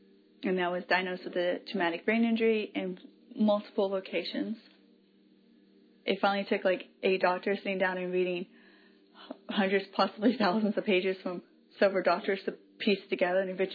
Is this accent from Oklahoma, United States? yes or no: yes; Oklahoma, United States; born there; I was born in Oklahoma, kind of grew up all over the place. I was an Army brat.